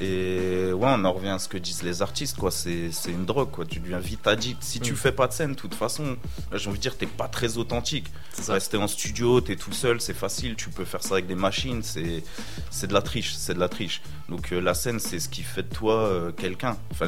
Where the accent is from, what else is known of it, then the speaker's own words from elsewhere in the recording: Paris, Île-de-France, France; Paname. On vient faire l'invasion dans le 05-04, tranquillement.